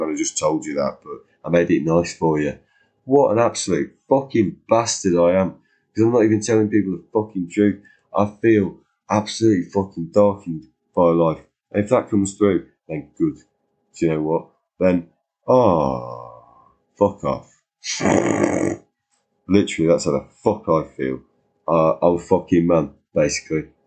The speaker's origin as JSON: {"language": "English", "country": "Ireland", "said": "Because as an Irish person, I feel like living here, I've been told that English people are good."}